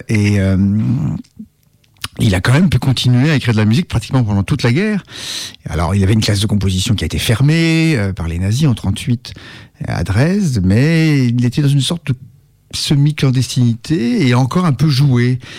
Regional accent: Strasbourg, Grand Est, France; moi, je suis strasbourgeois et je dois dire que malheureusement, je ne suis pas germaniste. C'est-à-dire que j'étais élevé dans une famille qu'on appelle ça les Français de l'intérieur. En Alsace.

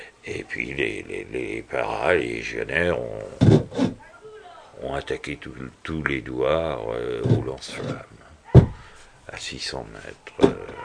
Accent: Nouvelle-Aquitaine, France; je suis originaire de la région d'Oradour

